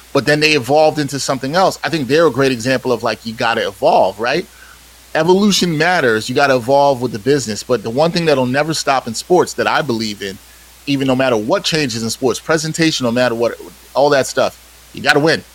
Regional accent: New York, United States; And one of the things I love about being a New Yorker and supporting the New York teams is that if you're not good, we're going to let you know about it.

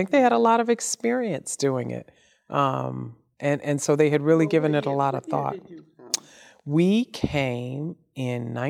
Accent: Flint, Michigan, United States; now in Midland, United States; He grew up in Detroit. I grew up in Flint.

